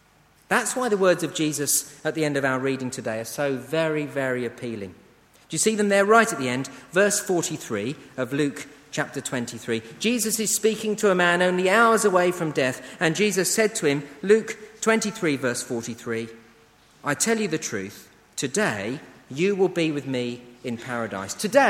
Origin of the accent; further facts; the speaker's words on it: Letchworth, East of England, United Kingdom; Some of them haven't moved from my hometown in Letchworth.